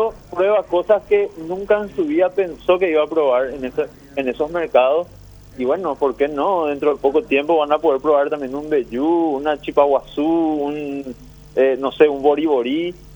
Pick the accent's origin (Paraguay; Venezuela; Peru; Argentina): Paraguay; somos pocos los paraguayos